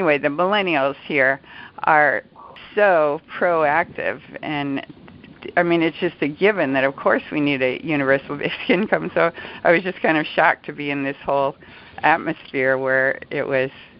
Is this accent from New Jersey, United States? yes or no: no; Los Angeles, California, United States; I'm from Los Angeles, and, of course, everybody here is a Democrat.